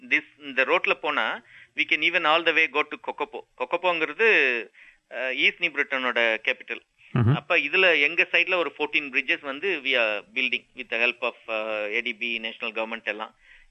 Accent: Tamil Nadu, India; accent: Madurai Tamil; Mostly அந்த மதுரை தமிழ் தான் நான் பேசுவேன்.

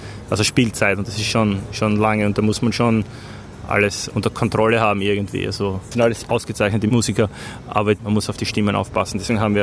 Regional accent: Styria, Austria; Weil ich komme aus der Steiermark, da spricht man Dialekt.

